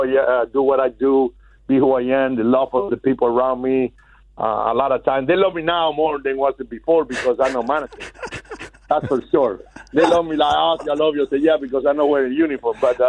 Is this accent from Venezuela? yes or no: yes; Venezuela; Look, I come from Venezuela, bro